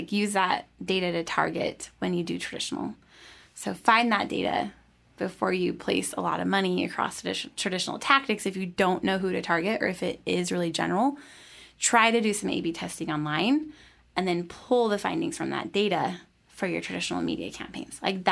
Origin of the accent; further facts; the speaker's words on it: Idaho, United States; I'm from Idaho. It's a lot of farmers.